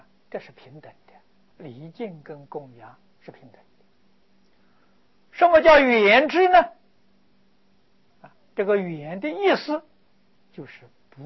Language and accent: Chinese; China; 我们中国人讲疯人院。